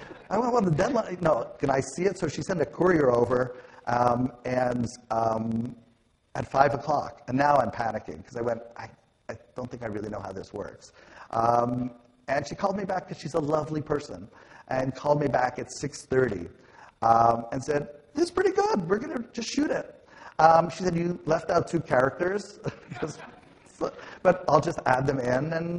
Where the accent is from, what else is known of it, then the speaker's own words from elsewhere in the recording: Canada; part of it is just sort of growing up in Canada